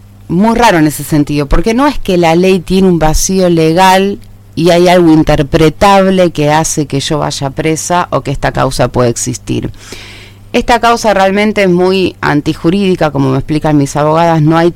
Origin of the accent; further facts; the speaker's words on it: Buenos Aires, Argentina; yo vengo de Buenos Aires, estoy trabajando acá hace 2 años y medio